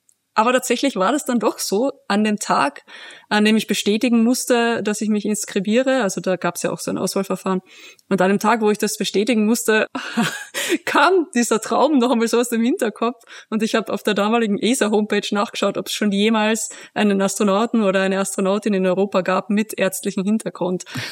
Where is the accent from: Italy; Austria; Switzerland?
Austria; ich komme aus Österreich